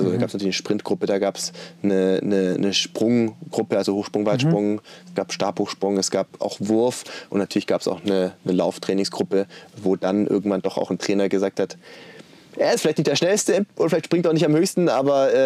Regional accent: Baden-Württemberg, Germany; Ich komme aus der Stuttgarter Gegend, ganz grob.

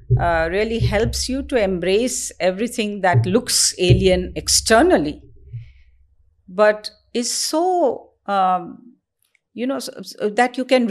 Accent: India; You know, being an Indian helps.

